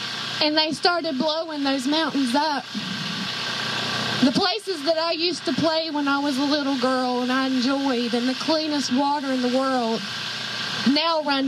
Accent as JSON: {"language": "English", "region": "West Virginia", "country": "United States", "tie": "born or raised there", "said": "I was born in West Virginia and I was born a coal miner."}